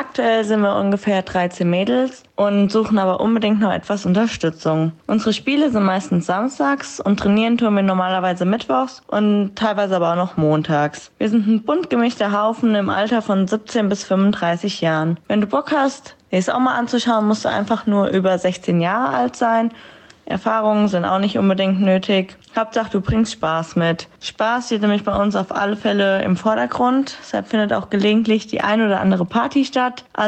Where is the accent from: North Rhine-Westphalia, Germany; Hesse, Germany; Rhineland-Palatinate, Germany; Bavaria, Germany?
Hesse, Germany; Kaichen; ich bin aus Kaichen.